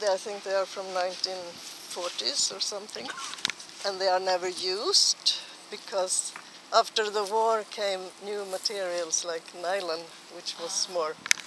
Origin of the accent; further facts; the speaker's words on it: Sweden; English is a second language; from Sweden. And I speak English now